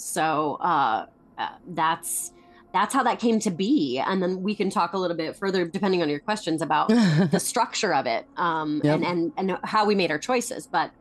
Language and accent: English; Ohio, United States; I grew up in Ohio, so but I grew up in rural Ohio, and so everyone has a bit of a little bit of a twang